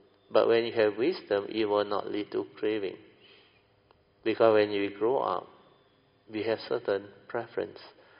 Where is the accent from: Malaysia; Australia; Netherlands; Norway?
Malaysia; Alor Setar, Kedah; English is a second language; Because we are from Alostar. We like laksa, we like curry and all those things.